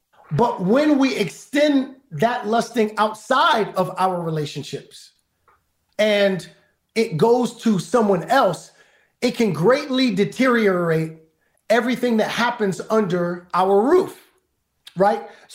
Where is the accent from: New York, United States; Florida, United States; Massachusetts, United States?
New York, United States; Brooklyn; I remember growing up in Brooklyn